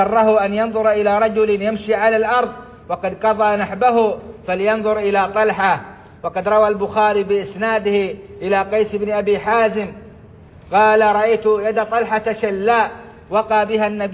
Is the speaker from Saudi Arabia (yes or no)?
yes; Saudi Arabia; اللهم أدم على بلادنا السعودية أمنها وإيمانها وقيادتها